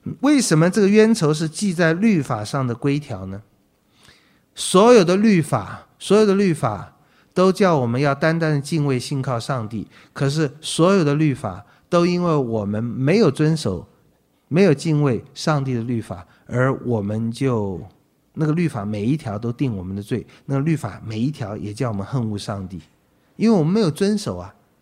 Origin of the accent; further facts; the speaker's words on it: China; 我们中国人